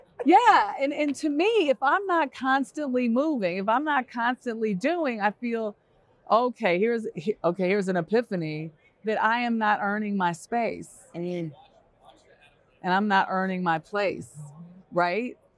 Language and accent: English; Los Angeles, California, United States; I'm from Los Angeles. I'm from South Central